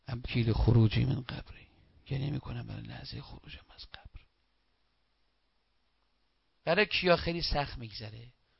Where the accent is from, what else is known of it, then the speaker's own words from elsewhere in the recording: Tehran, Tehran Province, Iran; من بچه تهرانم،